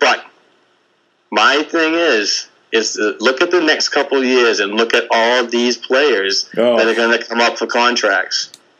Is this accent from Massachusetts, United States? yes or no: yes; Melrose, Massachusetts, United States; I didn't grow up, but I grew up near Melrose, where Keith grew up, his father.